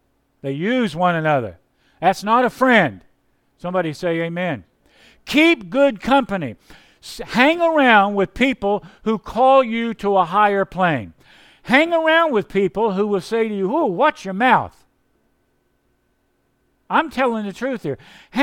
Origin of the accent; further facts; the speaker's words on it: the South, United States; now in New England, United States; When I came to New England, I grew up in the South.